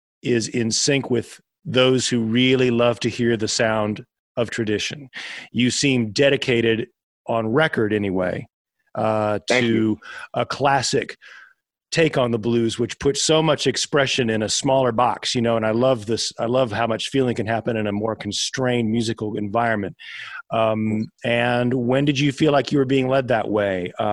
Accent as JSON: {"language": "English", "town": "Durham", "region": "North Carolina", "country": "United States", "tie": "born or raised there", "said": "I grew up in Durham, North Carolina, and it was wonderful. I knew at the time that we called my region of the state the Piedmont"}